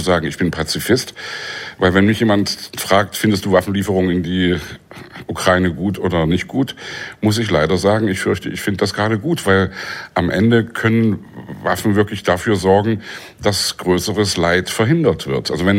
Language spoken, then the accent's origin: German; Leipzig, Saxony, Germany; Also ich komme aus dem Osten, ich bin in Leipzig groß geworden, ich habe die Montagsdemos damals miterlebt